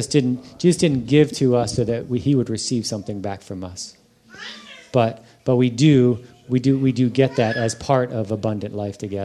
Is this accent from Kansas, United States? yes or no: no; Honolulu, Hawaii, United States; born there; I'm actually native Hawaiian. I was born in Hawaii, 1971. That's where I was born. Honolulu.